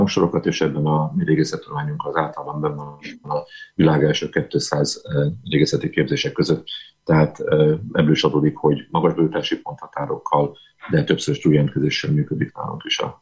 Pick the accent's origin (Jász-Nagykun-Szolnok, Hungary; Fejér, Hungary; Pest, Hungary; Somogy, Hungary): Pest, Hungary; Százhalombatta; amikor Szászhalombattán nőttem fel, és a Dunaparton sétálgattam